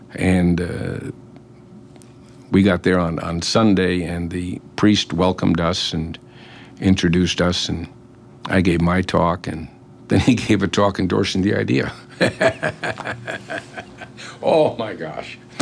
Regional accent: Bronx, New York, United States; And this is where growing up in the Bronx, I think, paid handsome dividends.

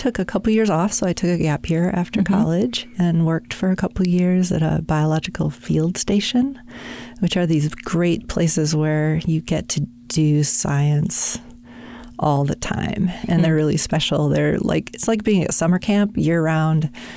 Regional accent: Michigan, United States; So I'm a Midwesterner. I've always been in the Midwest. Okay. I grew up in Michigan. Central Michigan, sort of farming community, small community.

